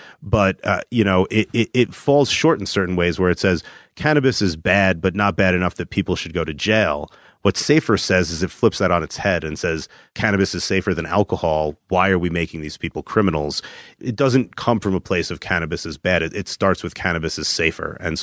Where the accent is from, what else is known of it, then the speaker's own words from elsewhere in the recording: New Jersey, United States; and we're both from New Jersey, so that's a lot of our communication